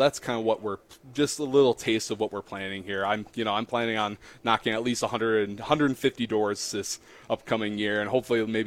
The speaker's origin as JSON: {"language": "English", "town": "Eagle Point", "region": "Wisconsin", "country": "United States", "tie": "born or raised there", "said": "I was born and raised in Chippewa County, and, you know, I grew up in Eagle Point, you know, really somewhat northern part of the county."}